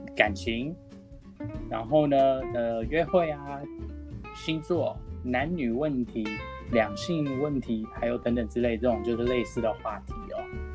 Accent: United States; also born or lived in Taiwan; 我在美国已经差不多25、26年了，从小基本上就在美国，但是我本身是台湾出生的，但绝大部分时间都在美国

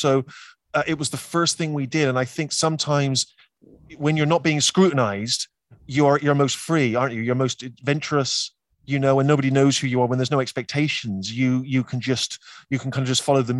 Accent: United Kingdom; when MASH was shown when I was growing up on British TV, it did not have a laugh track.

